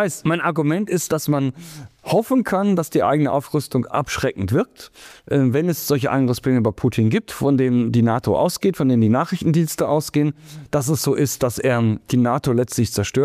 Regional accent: West Germany, Germany; Wir haben ihn aber, sagen, ich bin Westdeutscher, haben ihn aber aggressiv gedeutet

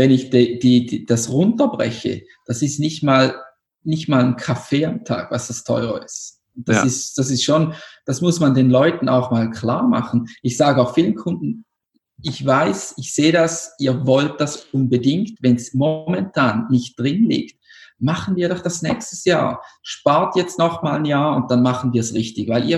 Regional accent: Switzerland

